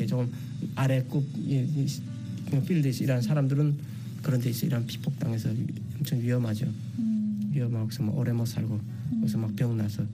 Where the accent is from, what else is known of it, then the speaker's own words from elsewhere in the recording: North Korea; moved away as an adult; 북한에서 왔다는 걸 숨기기 위해서